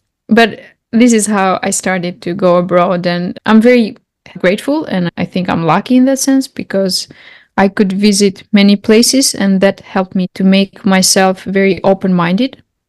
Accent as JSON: {"language": "English", "town": "Fier", "region": "Fier County", "country": "Albania", "said": "I am from Albania. I come from a small town in the south called Fieri."}